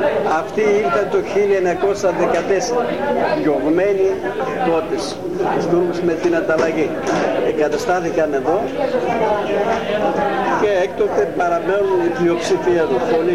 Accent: Askos, Central Macedonia, Greece; Εδώ δημότη είμαστε από τον Ασκό.

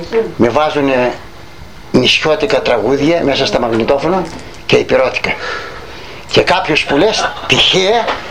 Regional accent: Greece; είμαι από μέσα γέννημα θρέμα από την Οικίσανη

